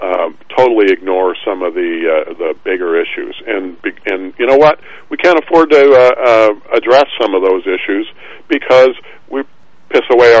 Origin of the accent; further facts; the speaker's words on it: Chicago, Illinois, United States; moved away as an adult; now in St. Joseph, United States; when I first moved to St. Joe in the 90s, they used to laugh at me as a Chicagoan because I locked my doors.